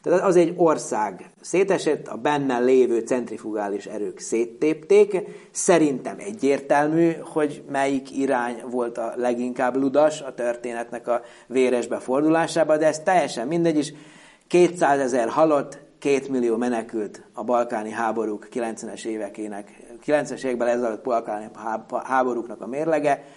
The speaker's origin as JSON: {"language": "Hungarian", "town": "Horgoš", "region": "Vojvodina", "country": "Serbia", "tie": "born or raised there", "also_born_or_lived": "Subotica", "moved": "as an adult", "lives_now": "Szeged, Hungary", "said": "Hát a Vajdaságból. Vajdaságból. Egész konkrétan Horgosról, ami a Röszke-Horgos országhatárnak a déli oldalán. Ugye Szabadkán születtem"}